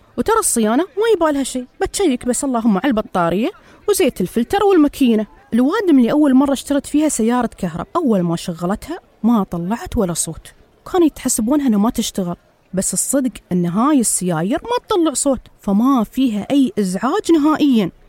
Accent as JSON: {"language": "Arabic", "country": "United Arab Emirates", "said": "أما اليوم نحن في بلادنا الإمارات"}